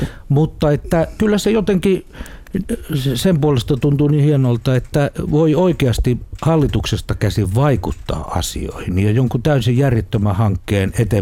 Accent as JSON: {"language": "Finnish", "town": "Lahti", "region": "Päijät-Häme", "country": "Finland", "tie": "born or raised there", "said": "Kiva mennä sinne, kun se on myös kotikaupunkini, niin, jossa 89-vuotias äitini asuu."}